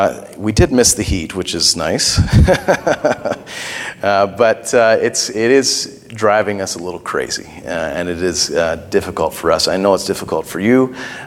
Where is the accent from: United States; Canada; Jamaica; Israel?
Israel; I'm a Canadian. And I grew up in Israel.